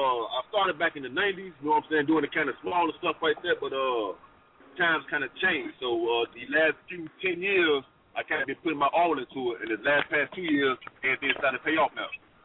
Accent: Chicago, Illinois, United States; I'm from Chicago, Illinois, man.

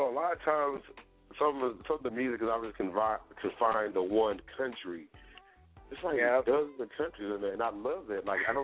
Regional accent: New Jersey, United States; And I'm actually from Jersey, so, you know, I was connecting with people that, you know, especially a lot of Jersey folks, we moved to other regions.

